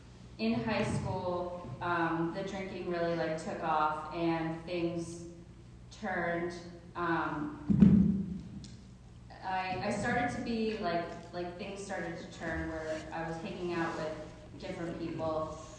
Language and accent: English; New Hampshire, United States; So I grew up in New Hampshire, and I also was kind of like a serious kid, and I got held back from kindergarten.